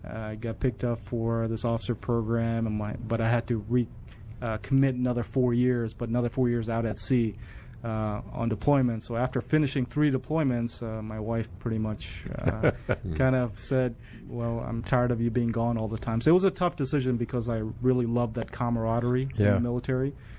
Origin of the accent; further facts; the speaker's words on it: Maryland, United States; Yes, I grew up in Maryland pretty much my entire life, except for the period when I was in the military.